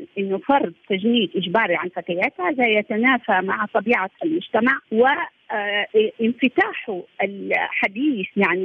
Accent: Saudi Arabia; يعني نحن مجتمع سعودي متكافل، مجتمع سعودي لديه قيم

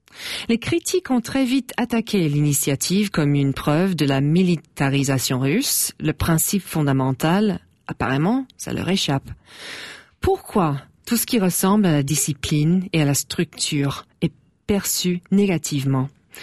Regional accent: Coquitlam, British Columbia, Canada; French is a second language; ma ville natale canadienne, la ville de Coquitlam, une banlieue près de Vancouver en Colombie-Britannique. Lors des années 80, c'était agréable, poli, calme, respectueuse.

